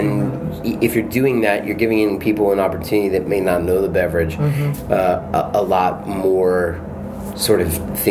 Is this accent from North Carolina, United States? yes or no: yes; Durham, North Carolina, United States; I am. I'm born and raised in Durham.